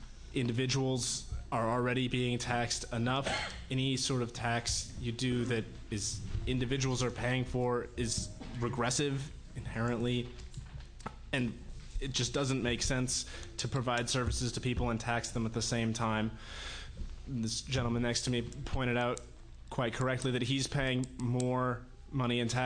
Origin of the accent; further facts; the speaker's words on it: Manzanita, Oregon, United States; I'm from Manzanita.